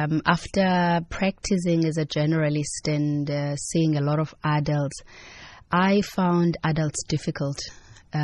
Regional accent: Mthatha, Eastern Cape, South Africa; So, yeah, I grew up in Mthatha, but I was raised by my aunt, not my mom.

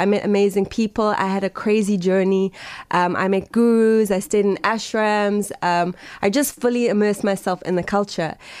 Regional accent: Durban, KwaZulu-Natal, South Africa; moved away as an adult; also born or lived in London; I was born in Pietermaritzburg, and I schooled in Kloof in Durban. And then, like many South Africans do, I moved to London.

